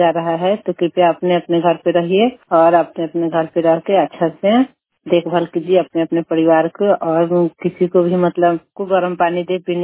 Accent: Bihar, India; मैं पचलक पंचायत के रहने वाली हूँ।

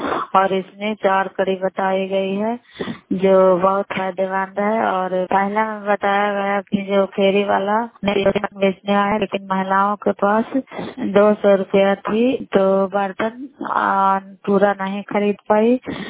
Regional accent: Merriganj, Bihar, India; नालंदा जिला कराई वाला मकरौता पंचायत ग्राम मेरीगंज की निवासी हूँ।

